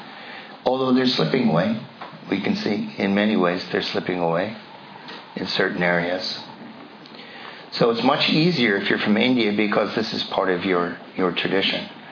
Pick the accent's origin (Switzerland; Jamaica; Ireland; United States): Ireland; I identify, I'm Irish.